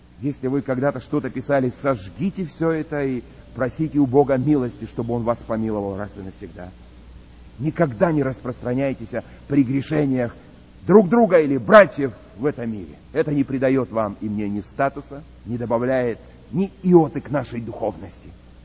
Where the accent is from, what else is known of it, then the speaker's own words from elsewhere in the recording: Vorkuta, Komi Republic, Russia; Родился я в Воркуте, вырос там. Я продукт Воркуты, извините меня.